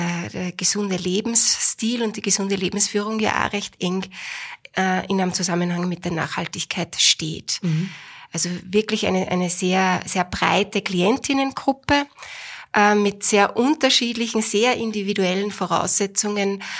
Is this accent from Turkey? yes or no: no; Upper Austria, Austria; born there; also born or lived in Vienna; ich bin gebürtige Oberösterreicherin, jetzt aber schon einige Jahre in Niederösterreich, viele Jahre in Wien und habe selbst 4 Kinder. Ja, bin ein Kind vom Land